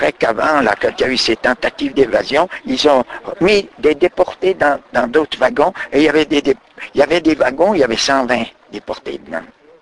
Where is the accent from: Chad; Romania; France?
France; Bourgogne-Franche-Comté; je suis originaire du département du Jura.